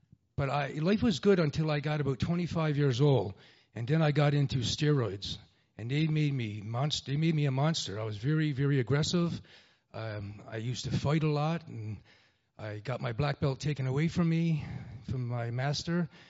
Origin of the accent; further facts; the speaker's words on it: Stephenville, Newfoundland and Labrador, Canada; I'm from Newfoundland. … The beautiful town on the west coast of the island called Stephenville.